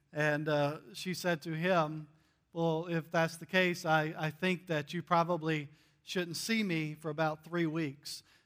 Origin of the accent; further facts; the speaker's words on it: North Carolina, United States; now in Alabama, United States; because I grew up in North Carolina, so I'm a big Tar Heels fan, for those that don't know. And I know I live in Alabama, but that's just the way it is.